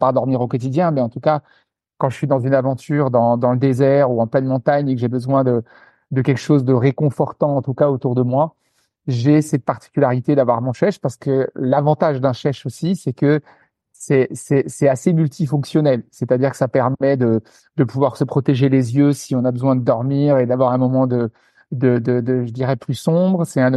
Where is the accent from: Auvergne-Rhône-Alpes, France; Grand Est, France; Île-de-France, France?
Grand Est, France; moi, je suis alsacien d'origine, donc j'ai grandi dans l'est de la France, dans une région absolument sublime, comme je le dis souvent.